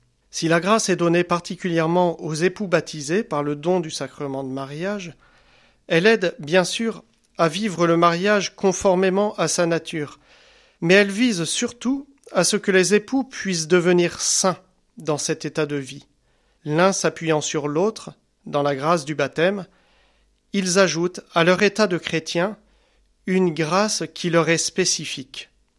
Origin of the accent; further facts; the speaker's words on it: France; C'est pour cela que chez nous, en France, puisque par la loi, le mariage sacramentel et le mariage civil sont célébrés distinctement